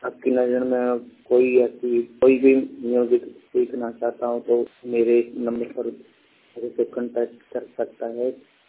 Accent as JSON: {"language": "Hindi", "town": "Wadala Bhitte", "region": "Punjab", "country": "India", "said": "मैं जिला अमृतसर और मेरा गांव वडाला भिट्टे राम तीर्थ के पास पड़ता है, मैं वहां का रहने वाला हूं।"}